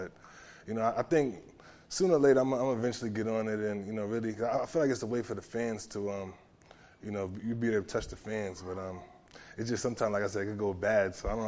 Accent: Uniondale, New York, United States; Back in my hometown. Right after we won the Super Bowl, they honored me with, the main street in my town, Uniondale Ave.

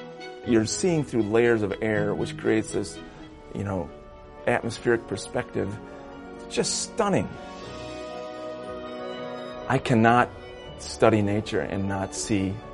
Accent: Kewaskum, Wisconsin, United States; I grew up in Keewaskum, 80 miles south of here. Mom and Dad lived in the country.

